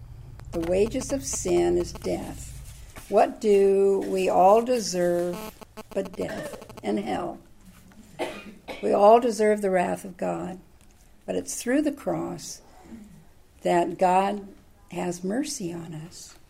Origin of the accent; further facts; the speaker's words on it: Oakland, California, United States; But I grew up in Oakland, and we didn't lock our doors.